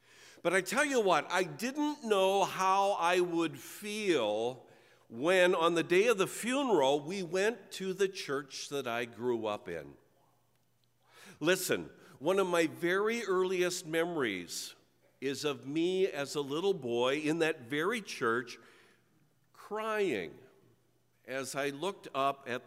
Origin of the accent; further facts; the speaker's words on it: Minnesota, United States; On Tuesday, Liz and I drove to my hometown in southeastern Minnesota for my mom's funeral.